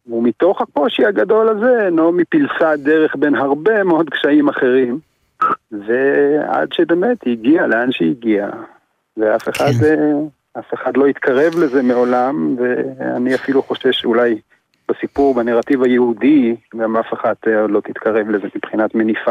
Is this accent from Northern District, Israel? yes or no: yes; Kinneret, Northern District, Israel; נולדתי בקבוצת כינרת, שני הוריי הם כינרתים, אני ככה כינרתי גאה